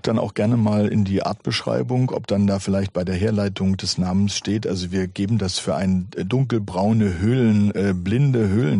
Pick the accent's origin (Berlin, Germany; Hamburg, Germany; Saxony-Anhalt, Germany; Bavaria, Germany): Hamburg, Germany; Wir waren als Hamburger Dauergäste bei Hagenbeck